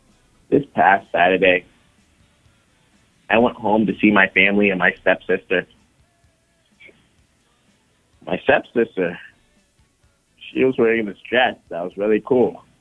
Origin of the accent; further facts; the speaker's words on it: Austin, Texas, United States; Originally, I'm from Texas, Austin, Texas.